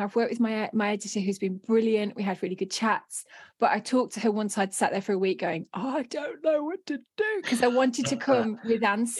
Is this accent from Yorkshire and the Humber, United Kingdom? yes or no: yes; Ilkley Moor, Yorkshire and the Humber, United Kingdom; Yeah, because I'm from Ilkley Moor, see? You don't want to be bad hat on Ilkley Moor, so I've always got hat.